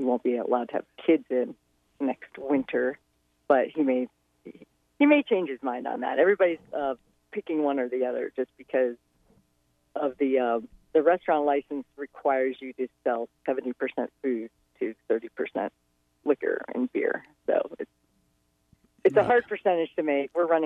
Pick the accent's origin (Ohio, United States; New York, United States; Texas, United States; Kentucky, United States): Ohio, United States; Canton; I grew up in Canton, Ohio, 10 miles from the Pro Football Hall of Fame.